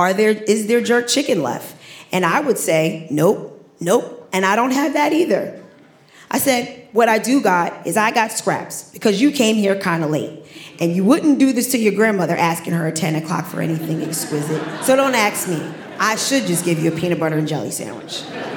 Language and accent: English; Staten Island, New York, United States; I'm from Staten Island, but I'm an eighth generation direct descendant from Sandy Ground.